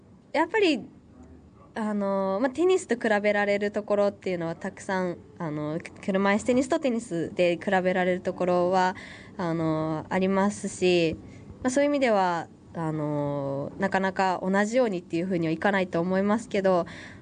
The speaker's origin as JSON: {"language": "Japanese", "region": "Tokyo", "country": "Japan", "tie": "born or raised there", "said": "東京パラリンピックが決まった時に、やっぱり地元で自分の生まれ育ったところでパラリンピックが来るっていうことはすごく貴重な経験だと思いますし"}